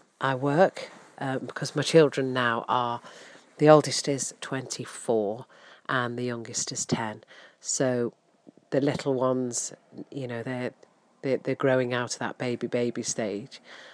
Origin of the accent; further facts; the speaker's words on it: Newcastle-under-Lyme, West Midlands, United Kingdom; My husband comes from Northern Ireland. I come from Newcastle-under-Lyme, and that is where we both live now.